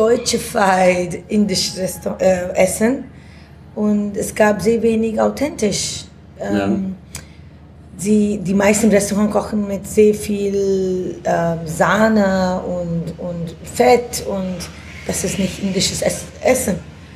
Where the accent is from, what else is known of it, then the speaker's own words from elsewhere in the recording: India; now in Germany; ja, ich komme aus Indien ursprünglich, aber ich habe in 11 Länder gewohnt.